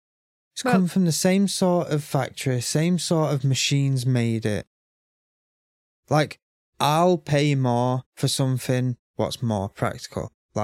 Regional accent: United Kingdom; I'm British.

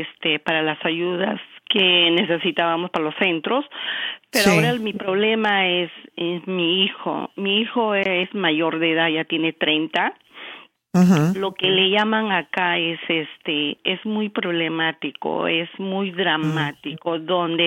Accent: Peru; moved away; porque yo me divorcié en este país cuando vine, porque yo soy peruana

